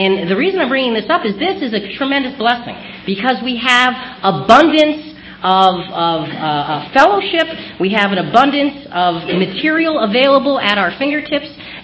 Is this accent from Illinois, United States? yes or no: no; Connecticut, United States; I'm from Connecticut, I'm in California, and it took me a day to get here. 3,000 miles.